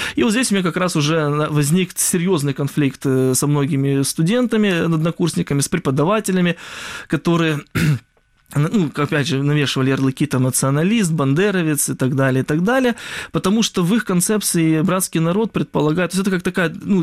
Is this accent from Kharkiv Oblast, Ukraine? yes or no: no; Kherson, Kherson Oblast, Ukraine; born there; я родился в Херсоне, у меня русскоязычная семья, однако, ну, я считал себя украинцем.